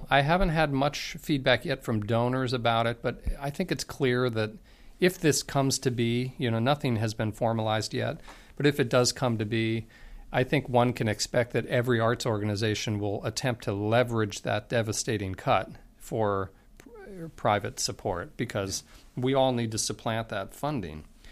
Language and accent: English; Pennsylvania, United States; I know when I grew up outside Philadelphia, I had a program called Art Goes to School